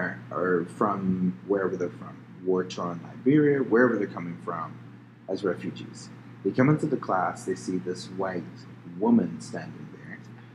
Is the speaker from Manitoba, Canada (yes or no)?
no; Edmonton, Alberta, Canada; I'm from Edmonton, but my parents are from Trinidad.